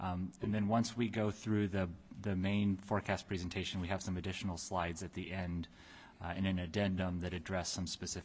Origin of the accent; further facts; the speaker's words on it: Juneau, Alaska, United States; I grew up in Juneau, lived in Alaska most of my life.